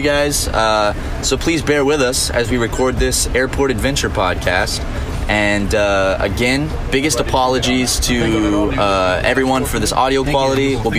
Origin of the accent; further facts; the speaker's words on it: Charleston, United States; Besides my hometown of Charleston.